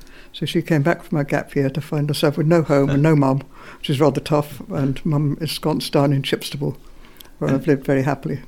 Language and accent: English; Ireland; moved away as an adult; now in London, United Kingdom; I grew up in Ireland, in fact, in the countryside in Ireland, and went to Trinity College Dublin. And on graduating, I married an English guy and came over here and lived in London